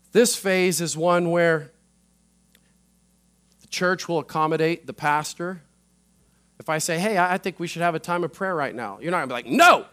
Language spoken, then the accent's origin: English; United States; I just want to have them to know, as an American, that we have the right to pray in the schools.